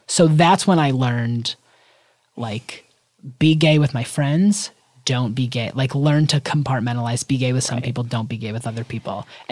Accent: Michigan, United States; Just growing up in Michigan, people weren't believing it, I guess.

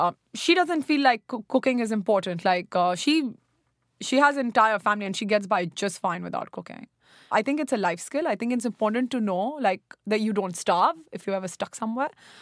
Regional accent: Pakistan; I'm currently working at 11 Madison Park. I'm from Pakistan

